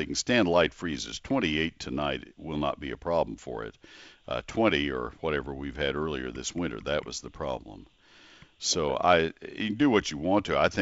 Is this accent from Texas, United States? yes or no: yes; Texas, United States; Well, I grew up in Texas. I did not grow up on a farm, but I grew up in Texas